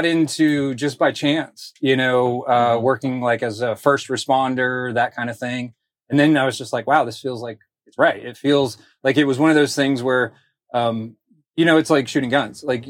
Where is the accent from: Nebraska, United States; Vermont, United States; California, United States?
Vermont, United States; It's actually not, which is kind of odd. I grew up in Vermont.